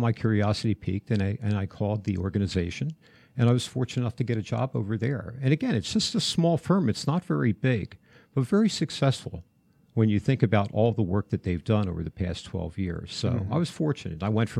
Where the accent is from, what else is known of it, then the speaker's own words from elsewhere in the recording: Trenton, New Jersey, United States; And I started out in the Northeast. I'm originally from Trenton, New Jersey.